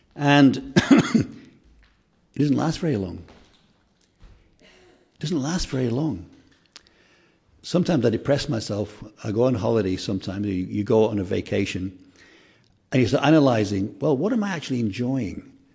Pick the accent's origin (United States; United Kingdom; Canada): United Kingdom; England; Of course, we're from England. We're very happy when there's a sun.